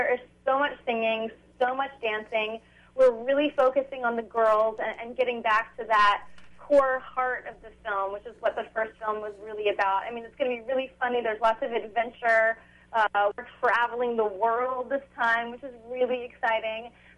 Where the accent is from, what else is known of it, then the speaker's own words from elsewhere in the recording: the South, United States; as a kid growing up in the South, we would always have tea, and it reminds me of like my childhood, sitting on my front porch with my grandma